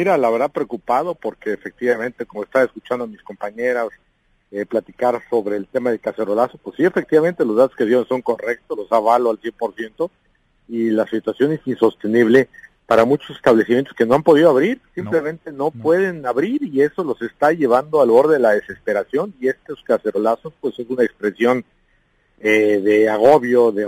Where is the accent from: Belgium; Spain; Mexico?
Mexico; en medio de esta pandemia, como mexicanos, y quitarnos las banderas